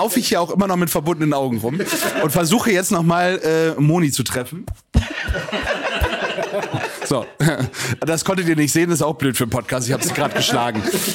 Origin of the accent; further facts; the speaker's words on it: Bremen, Germany; born there; Das heißt, ich bin also gebürtiger Bremer